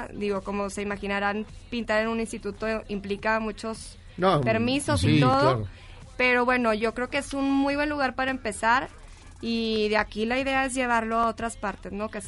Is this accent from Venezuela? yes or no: no; Monterrey, Nuevo León, Mexico; now in Mexico City, Mexico; No, yo soy de Monterrey, pero vivo en la Ciudad de México.